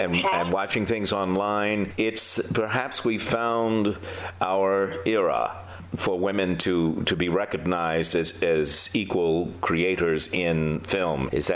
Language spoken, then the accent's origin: English; New York, United States; But you know, I'm from New York, too, and we New Yorkers know it is a business